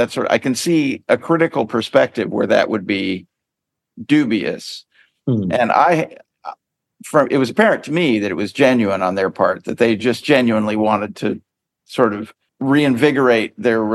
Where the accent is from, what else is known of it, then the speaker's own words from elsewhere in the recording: United States; I'm American. I've spent most of my productive life in America.